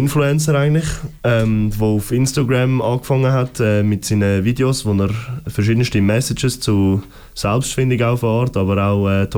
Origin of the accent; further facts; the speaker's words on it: Zurich, Switzerland; wo ich herkomme, weil wir kommen aus Wipkingen